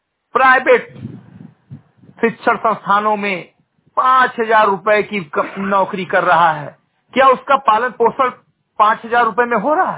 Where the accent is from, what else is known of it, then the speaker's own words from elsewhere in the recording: Bahraich, Uttar Pradesh, India; ग्राम सभा सेमरी गडई विकासखंड मेनपुरा जनपद बहराइच का मूल निवासी हूँ